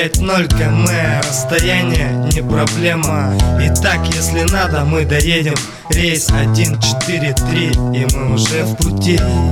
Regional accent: Degtyarsk, Sverdlovsk Oblast, Russia; Я с 96-го региона, я с Урала.

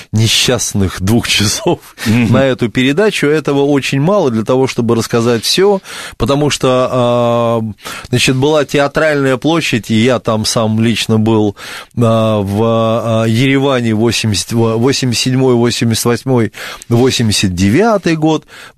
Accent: Odesa, Odesa Oblast, Ukraine; Я сам там вырос, в Одессе я вырос, да

